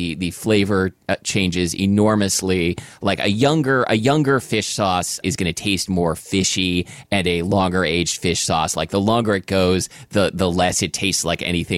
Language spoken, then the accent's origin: English; Portland, United States; when I was growing up in Portland